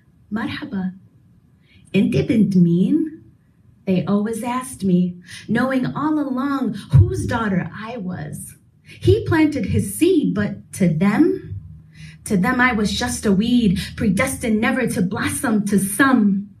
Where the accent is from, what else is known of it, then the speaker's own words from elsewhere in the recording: Dearborn, Michigan, United States; I grew up here in Dearborn, Michigan. It's a city that boasts the largest concentration of Arab Americans in the U.S.